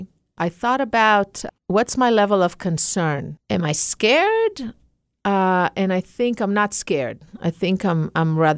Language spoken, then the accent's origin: English; Israel; I grew up in Israel, with so many of my peers being second generation. And second generation means that our parents were Holocaust survivors.